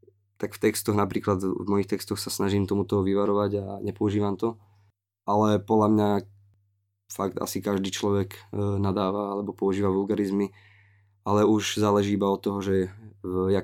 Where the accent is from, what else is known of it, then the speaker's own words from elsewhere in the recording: Trnava, Trnava Region, Slovakia; Pochádzam z Trnavy, mám 20 rokov a momentálne študujem na vysokej škole na Trnavskej univerzite